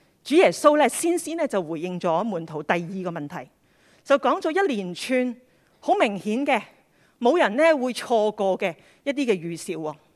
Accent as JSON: {"language": "Cantonese", "country": "Hong Kong", "said": "但是以我们香港人的性格"}